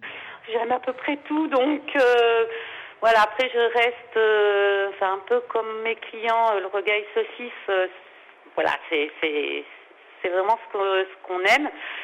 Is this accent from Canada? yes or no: no; Réunion, France; c'est l'île où j'ai grandi, c'est, voilà, mes parents sont réunionnais, mes grands-parents, en fait, toute ma famille.